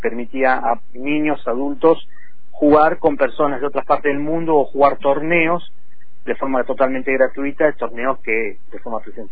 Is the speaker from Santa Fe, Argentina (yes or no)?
no; General Roca, Río Negro, Argentina; lamentablemente acá en Roca no había como mucha actividad para participar en torneos ni muchos talleres en ese momento.